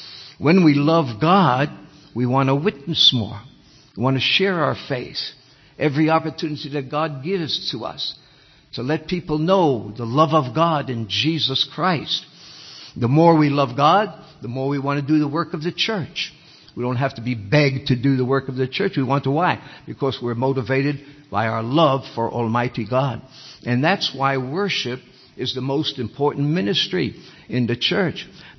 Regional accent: New York City, New York, United States; I was born and raised in New York City. I went to church all the time. My mother carried me to church.

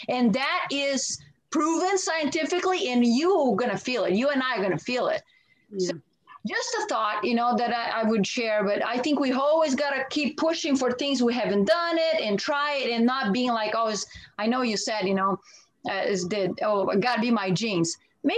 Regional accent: Brazil; I grew up in Brazil. That's the first thing you do when you get up, you know, you drink coffee

